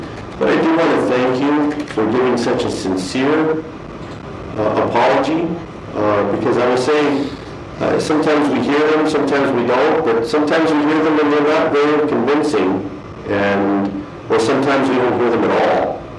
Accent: Phoenix, Arizona, United States; growing up in Phoenix, there was always that concern about finding a body in the canal.

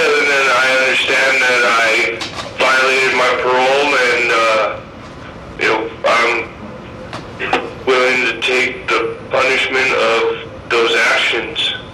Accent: Tucson, Arizona, United States; I'm from Tucson and my family is not in the best of health, and I had asked him numerous times if I was able to transfer to Tucson

